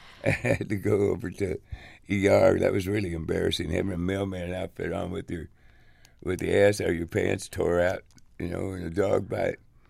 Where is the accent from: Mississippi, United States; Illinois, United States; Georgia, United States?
Illinois, United States; Maywood; I was 10 miles directly from the lakefront. That's how close Maywood was to the edge of Chicago. We grew up on Madison Avenue, which is the dividing line between North Chicago and the north side and the south side.